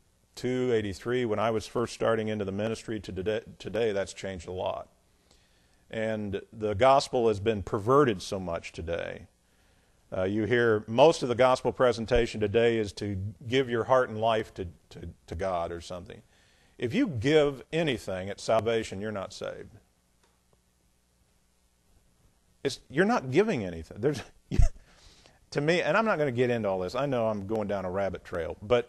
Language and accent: English; Indiana, United States; In my day, Baptist churches, where I came from Indiana, a lot of the Baptist churches were very, very good in the gospel.